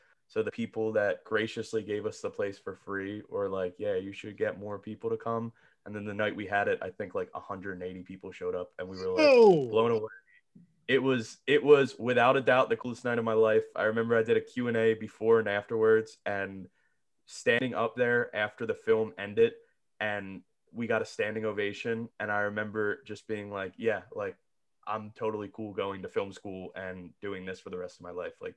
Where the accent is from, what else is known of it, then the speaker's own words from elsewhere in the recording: Williamstown, New Jersey, United States; he was like, oh, I'm from Williamstown, which is where I'm from.